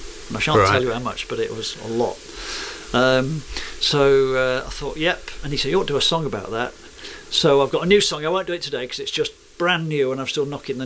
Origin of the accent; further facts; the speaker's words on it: South East England, United Kingdom; born there; Well, I was born on the Isle of Wight, but I've learnt some of the language